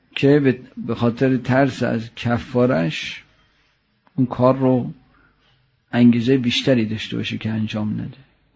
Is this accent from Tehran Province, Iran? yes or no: yes; Tehran, Tehran Province, Iran; که ما تهرانیام خیلی غافلیم از این زیارت